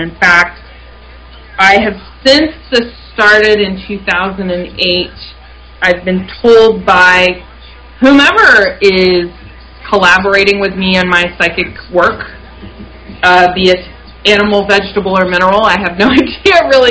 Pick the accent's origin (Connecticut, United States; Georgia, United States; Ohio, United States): Ohio, United States; Athens; born or raised there